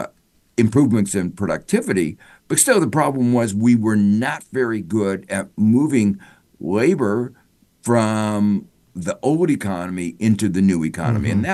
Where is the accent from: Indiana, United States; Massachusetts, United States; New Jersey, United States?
Indiana, United States; Gary; I come from Gary, Indiana, a steelmaking town